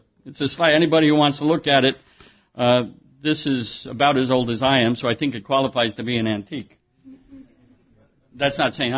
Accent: Smithtown, New York, United States; But we did a lot of reminiscing about old times growing up in Smithtown. I grew right up here in Smithtown.

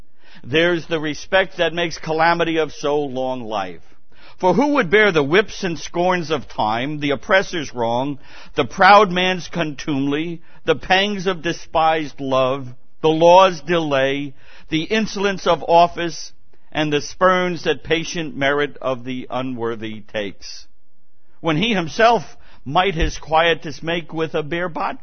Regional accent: New York, United States; accent: New York; My New York accent would certainly make that an impossibility.

